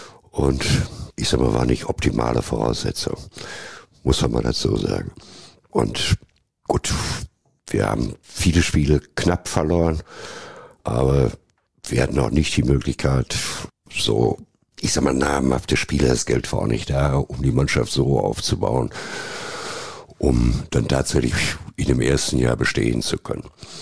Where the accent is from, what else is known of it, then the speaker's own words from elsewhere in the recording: Dortmund, North Rhine-Westphalia, Germany; Einmal als Dortmunder, zweitens als OSCer